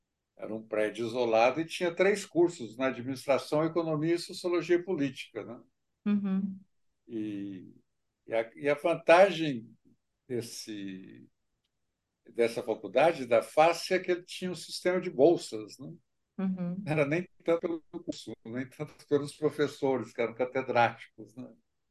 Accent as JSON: {"language": "Portuguese", "region": "Minas Gerais", "country": "Brazil", "tie": "born or raised there", "said": "Sou do sul de Minas, criado aí, fazenda de café, enfim."}